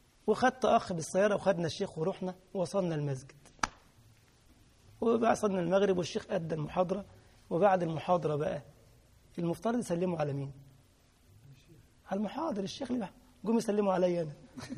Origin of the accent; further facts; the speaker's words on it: Egypt; بس في لحوم عندنا في مصر، لحوم تاكل تاكل تاكل.